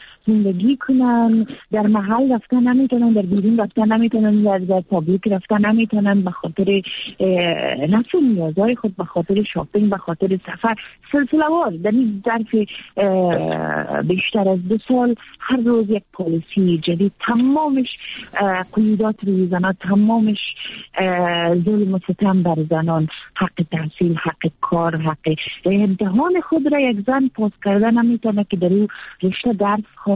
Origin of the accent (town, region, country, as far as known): Afghanistan; born or raised there